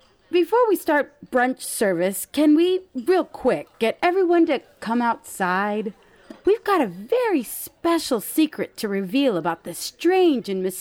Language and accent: English; Arizona, United States; I'm from Arizona. I run a restaurant with my friends.